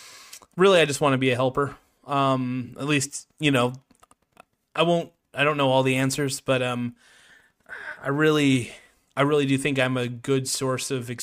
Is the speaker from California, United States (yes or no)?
no; Oregon, United States; I'm from Oregon. So Daddy Shom is asking what state I'm from. I'm from Oregon.